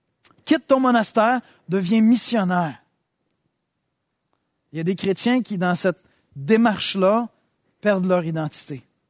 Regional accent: Saint-Hubert, Quebec, Canada; J'ai été élevé ici, à Saint-Hubert.

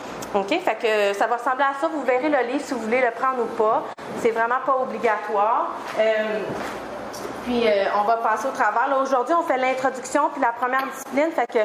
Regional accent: Sorel, Quebec, Canada; also born or lived in Montreal; moi, je viens de Sorel, dans le fond. J'étais 20 ans à Sorel, là-bas.

